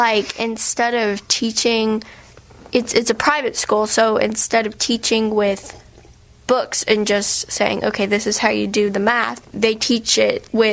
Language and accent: English; Huntsville, Alabama, United States; Huntsville, Alabama.